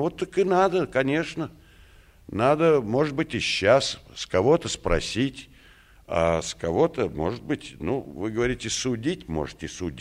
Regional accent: Moscow, Russia; мы же здесь москвичи все-таки

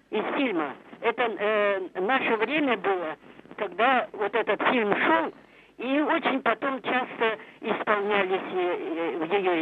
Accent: Gomel, Gomel Region, Belarus; born there; Я родилась в Гомеле. родилась в Гомеле в 1938 году, и мы были эвакуированы от Тбилиси. Ну и приехали я с самого после войны и живу в Гомеле.

